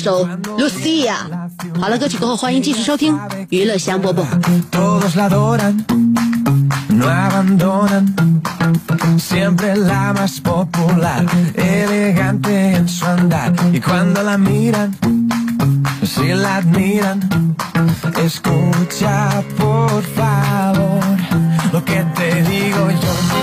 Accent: Northeast China, China; 你可以换作我们东北的方言叫做憋屈想嚎吗？

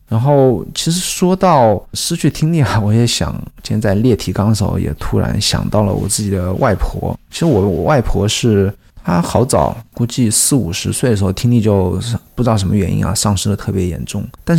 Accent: Wuhan, Hubei, China; 我是武汉人啊

